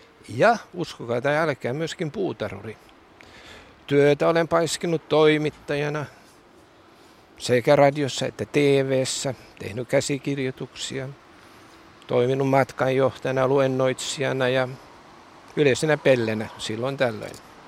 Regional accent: Helsinki, Uusimaa, Finland; olen paljasjalkainen helsinkiläinen, mutta asun talvet Panamassa ja niin sanotut kesät Suomessa.

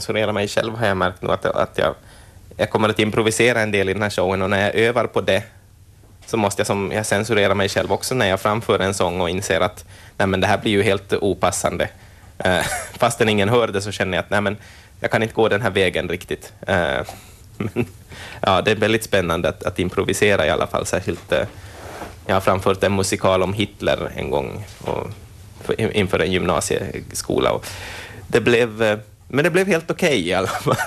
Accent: Pensala, Ostrobothnia, Finland; Min mamma är härifrån fast jag är liksom från Pensala. Jag har växt upp och pappa är därifrån. Men som Vasa har ju blivit som den närmaste staden för mig.

